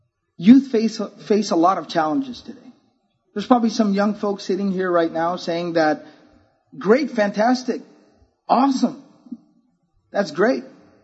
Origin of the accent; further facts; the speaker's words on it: Dallas, Texas, United States; also born or lived in Fort Worth; I was born and raised in Texas. I was actually born in Fort Worth, Texas. That's where the West began. All right. So I was born in Fort Worth, Texas. I was raised in the Dallas area.